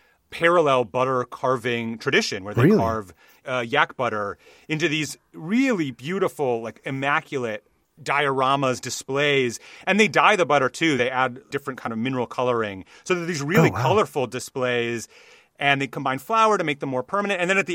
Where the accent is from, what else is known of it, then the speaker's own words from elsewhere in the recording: Minnesota, United States; I'm from the Midwest. I grew up in Minnesota, and my family's roots are very Scandinavian, super, super Norwegian.